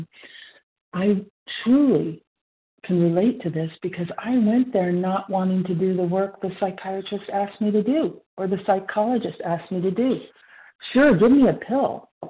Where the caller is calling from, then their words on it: California, United States; I'm calling from Central Coast, California. I'm between San Francisco and Monterey.